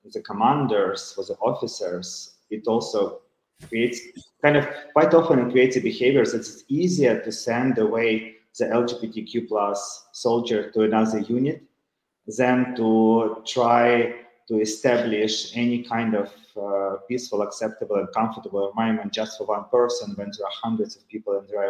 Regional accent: Ukraine; English is a second language; now in Geneva, Switzerland; as you introduced me. So I'm Ukrainian. I was born and raised in Ukraine. Now I'm living for over 10 years in Geneva, Switzerland. I live with my husband and my son

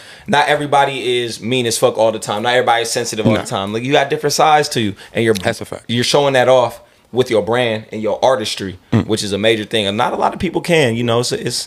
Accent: Vallejo, California, United States; I'm from North Vallejo. I'm from the Crest. I wear that proudly.

